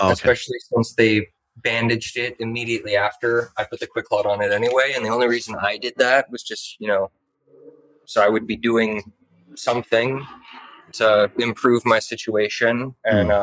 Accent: Alabama, United States; I'm from Alabama, most of my family lives in Alabama

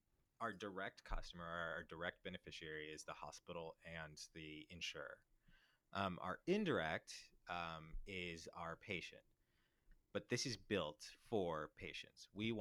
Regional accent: St. Louis, Missouri, United States; Yeah. I mean, so I grew up in St. Louis, but I actually on the way here passed up one of my childhood homes.

